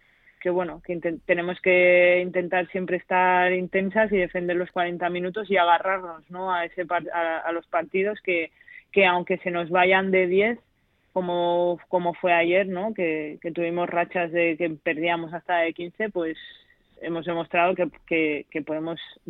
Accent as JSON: {"language": "Spanish", "country": "Spain", "said": "como las españolas que estaban y que estábamos fuera, pues tengamos ya ganas de volver aquí"}